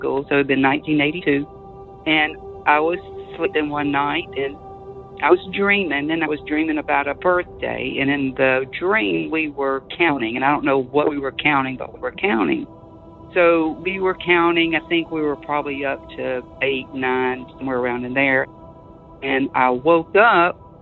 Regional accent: Mississippi, United States; I am from Mississippi. This is a short one. I grew up at a church camp

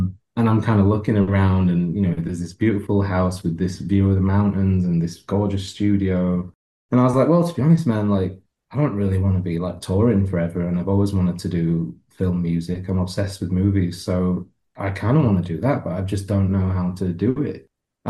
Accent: Yorkshire and the Humber, United Kingdom; now in Los Angeles, United States; I grew up in Yorkshire

